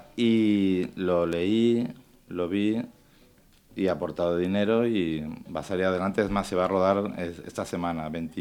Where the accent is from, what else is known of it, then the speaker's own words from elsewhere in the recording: Pontevedra, Galicia, Spain; No se nota en el acento, pero soy gallego, de Pontevedra.